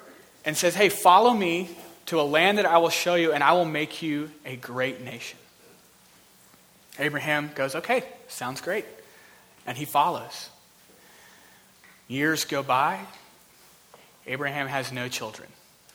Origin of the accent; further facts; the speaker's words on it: Texas, United States; So I grew up in Texas. I was born and raised in Texas.